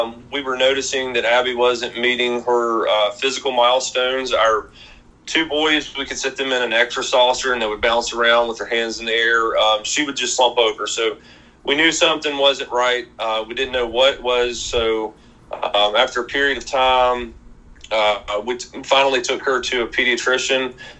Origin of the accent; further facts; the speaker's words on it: Virginia, United States; So I grew up here in Southwest Virginia